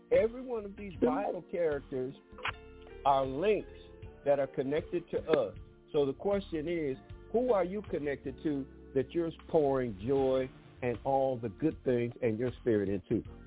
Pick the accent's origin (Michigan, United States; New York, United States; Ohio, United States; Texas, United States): Michigan, United States; Detroit; accent: Detroit; also born or lived in Southern US; That's that Detroit accent, even though I grew up I was born in the South, but I grew up in Detroit.